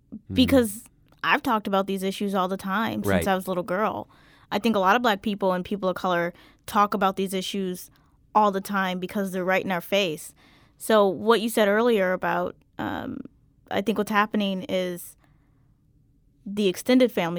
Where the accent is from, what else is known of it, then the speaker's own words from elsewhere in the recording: Midwest, United States; now in St. Louis, United States; I grew up in the Midwest. I spent the last several years living in the South.